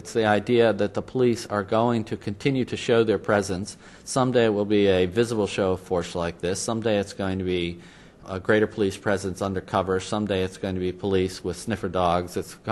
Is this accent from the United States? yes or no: yes; Pittsburgh, Pennsylvania, United States; also born or lived in Philadelphia; I was originally from Pittsburgh, spent most of my adult life in Philadelphia.